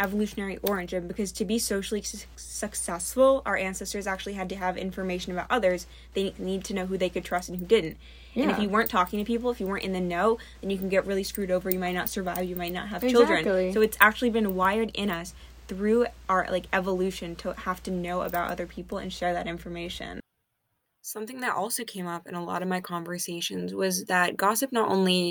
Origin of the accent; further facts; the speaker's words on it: Boston, Massachusetts, United States; I'm from Boston, I've been to Salem